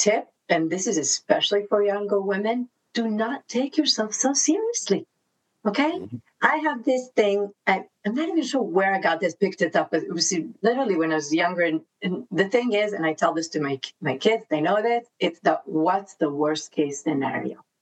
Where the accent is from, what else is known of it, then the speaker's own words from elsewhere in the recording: Israel; English is a second language; I'm very Israeli. In my way, which also is confusing to people because I speak the language, but I'm not, you know, culturally.